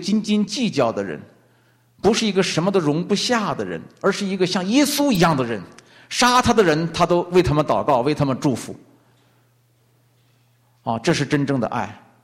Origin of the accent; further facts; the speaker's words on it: China; now in Vancouver, Canada; 我们从中国来到加拿大温哥华来干什么来了？